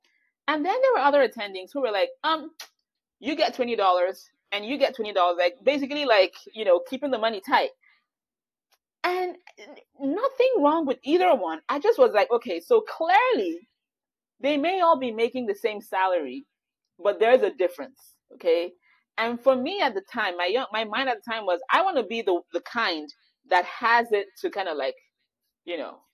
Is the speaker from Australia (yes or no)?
no; Nigeria; now in United States; I guess I was born and raised in Nigeria